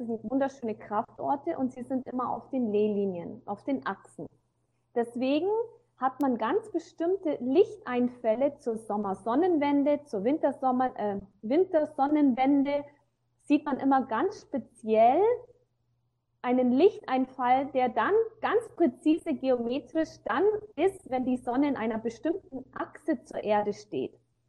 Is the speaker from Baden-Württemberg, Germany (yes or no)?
no; Bavaria, Germany; born there; Ich bin geboren im Allgäu. Ich bin deutsch, halb Sri Lankanerin. Also mein Papa ist Sudetendeutscher, meine Mama ist Sri Lankanerin.